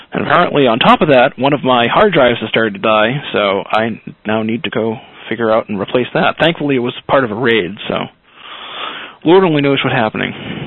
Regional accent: Lynn, Massachusetts, United States; our full-fledged police in Boston have that, but in my hometown, Lynn, they actually had these like, you know, nice cheap Cherokees for a while.

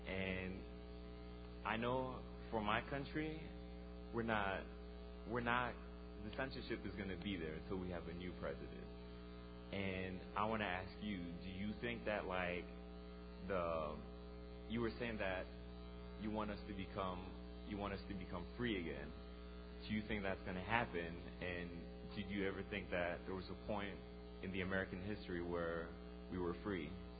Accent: Togo; I'm from Togo in Africa, and I know about censorship. We've had the same president for more than the past 30 years.

